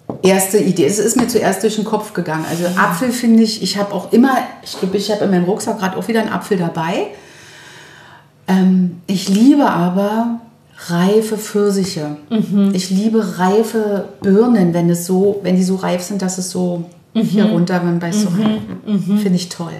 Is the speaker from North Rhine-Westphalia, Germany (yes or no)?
no; Berlin, Germany